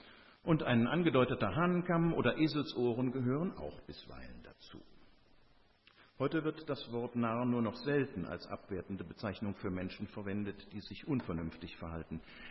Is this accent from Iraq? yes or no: no; Rhineland, Germany; Naja, und bei uns im Rheinland, ja, insbesondere in der Zeit vor Aschermittwoch, da trifft man die Narren häufiger.